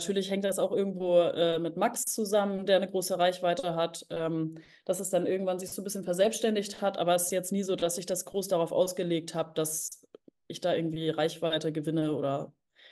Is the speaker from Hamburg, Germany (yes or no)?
yes; Hamburg, Germany; Ich bin eigentlich so im Osten von Hamburg groß geworden, so im ja, Bereich eigentlich Wandsbek